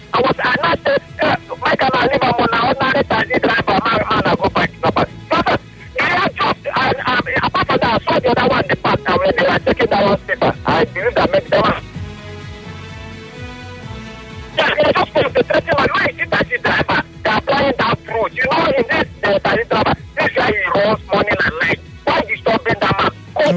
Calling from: Rumuolumeni, Rivers, Nigeria; I'm calling you from Rumo Lumini.

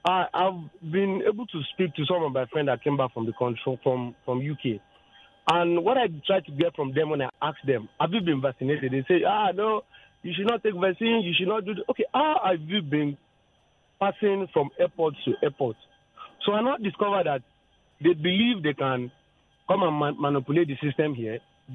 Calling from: Ethiopia; I'm calling from Ethiopia.

